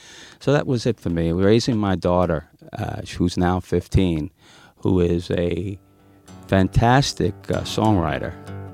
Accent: Brooklyn, New York, United States; Yeah, I grew up in Sheepshead Bay. I hung out in Brighton Beach. My high school was around there. And, of course, anybody in that whole area of Brooklyn was going to the beach.

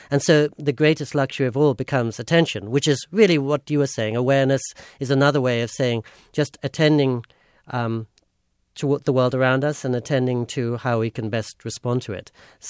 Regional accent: Oxford, South East England, United Kingdom; For me, growing up in Oxford made me want to flee to California as quickly as possible.

